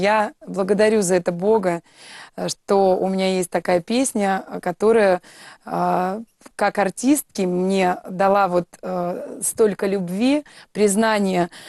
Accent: Siberia, Russia; Мне очень нравится бывать у себя на родине, в Сибири, вот.

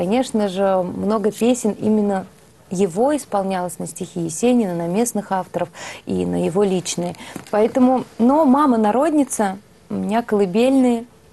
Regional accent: Penza Oblast, Russia; так как я из Пензенской области, конечно, мне звучали более своего региона

